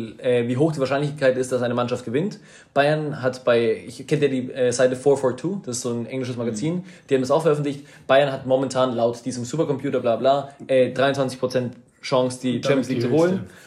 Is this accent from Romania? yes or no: no; Ecuador; Für die, die es nicht wissen, ich bin in Ecuador aufgewachsen